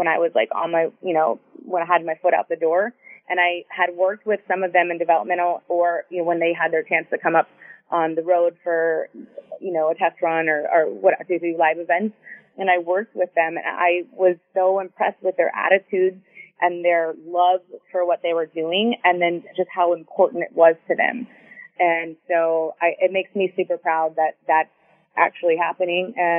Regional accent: Houston, Texas, United States; moved away as an adult; I moved my entire life. I'm from Houston. I had never lived anywhere else. I moved my life to Tampa

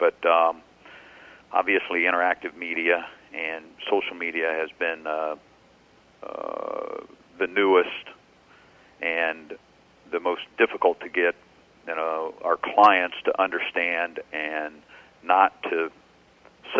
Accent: Mexico, Missouri, United States; I was born and raised in Mexico, Missouri, a small ag community

